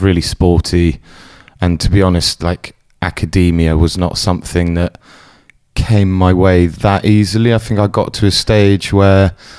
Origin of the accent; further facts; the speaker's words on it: Oxford, South East England, United Kingdom; Yeah, I was born in Oxford, went to school there.